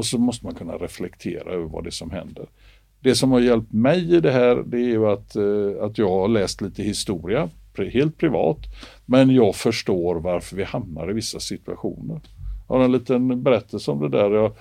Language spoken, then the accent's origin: Swedish; Gothenburg, Västra Götaland County, Sweden; jag är uppväxt i Göteborg och hade massa kompisar som jag växte upp ihop med som inte var poliser.